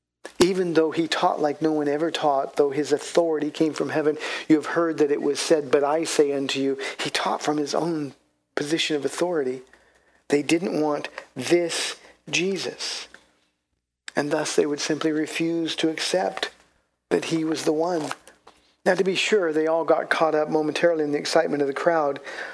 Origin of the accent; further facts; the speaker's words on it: California, United States; I'm from Southern California, grew up there, and the only parade I ever cared about we went to, my parents took me to, was to the Rose Parade.